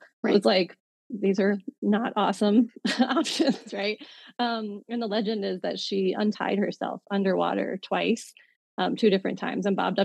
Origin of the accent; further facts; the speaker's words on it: Virginia Beach, Virginia, United States; But I truly thought that I was the reincarnation of this local legend where I grew up in Virginia Beach.